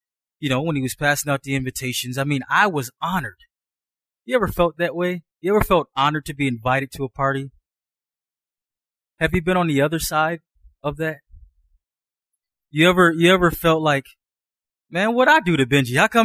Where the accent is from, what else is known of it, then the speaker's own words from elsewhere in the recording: Buffalo, New York, United States; I grew up in Buffalo, New York, in a neighborhood that didn't have a lot to boast about. It's a pretty rough neighborhood